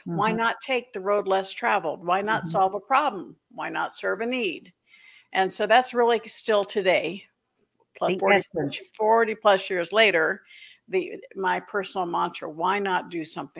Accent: Florida, United States; He retired when I was 8, and when he retired, we moved to Florida. So most of my memories are from growing up in Florida.

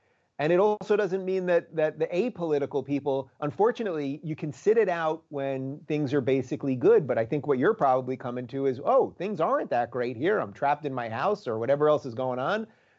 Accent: Long Island, New York, United States; also born or lived in Brooklyn; So I was born in Brooklyn, New York in 1976, before it was cool hipster Brooklyn, when it was still old Brooklyn, you know, not Brooklyn Dodgers Brooklyn, but Brooklyn. And I grew up in Long Island, and I went to college upstate New York

